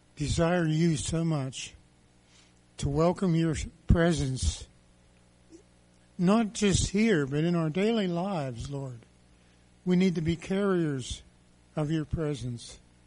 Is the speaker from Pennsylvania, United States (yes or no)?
yes; Saxonburg, Pennsylvania, United States; Instead, I was born in Pennsylvania, grew up in Saxonburg, had a good family life.